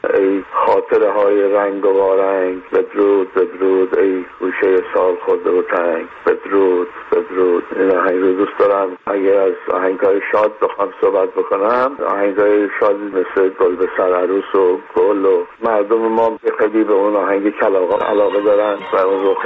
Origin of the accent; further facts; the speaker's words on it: Tehran, Tehran Province, Iran; born there; من خودم زاده تهران هستم،